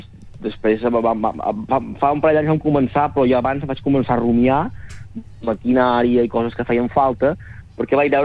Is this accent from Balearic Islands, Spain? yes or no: no; Llançà, Catalonia, Spain; jo soc de Llançà tota la vida